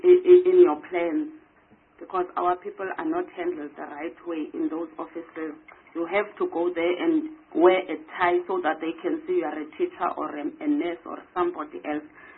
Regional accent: Eastern Cape, South Africa; I'm from Eastern Cape.

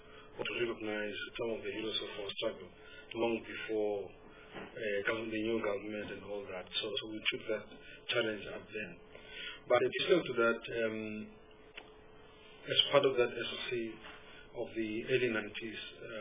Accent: Limpopo, South Africa; I hail from Limpopo.

